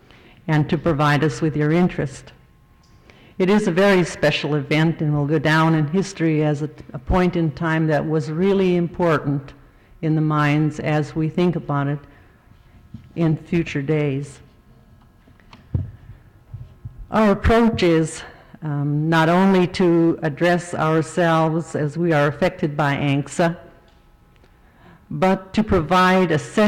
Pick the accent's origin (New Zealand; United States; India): United States; Sitka, Alaska; I'm from Sitka, as many, many generations of my clan also are.